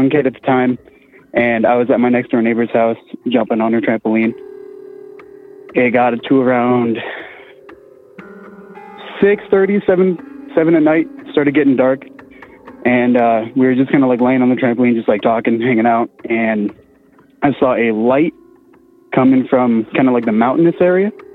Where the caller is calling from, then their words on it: Colorado, United States; from Colorado.